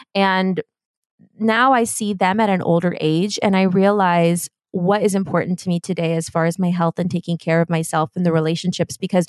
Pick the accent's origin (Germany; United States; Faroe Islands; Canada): Germany; And growing up in Germany, I have an aunt who lives in Paris.